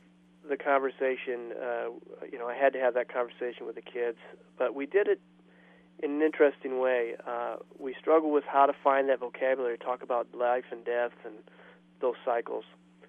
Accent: Fort Dodge, Iowa, United States; she lived in my hometown, very near to where my parents grew up.

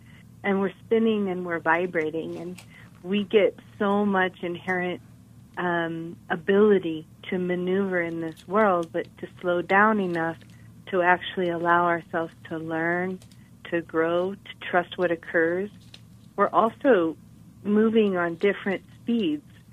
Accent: Carbondale, Colorado, United States; I grew up in Carbondale, and people would know me as

